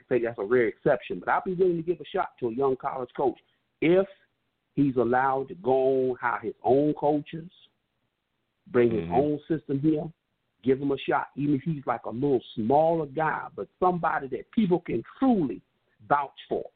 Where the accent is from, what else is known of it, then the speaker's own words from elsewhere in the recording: New York, United States; I look at my other team because I'm from New York. I became a Jets fan and Yankee fan in 1980. I was 12 years old. I'm 52 years old now.